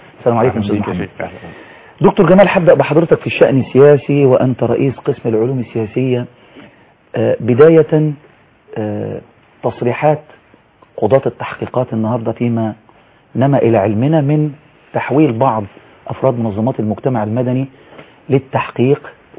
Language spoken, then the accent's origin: Arabic; Egypt; احنا كلنا مصريين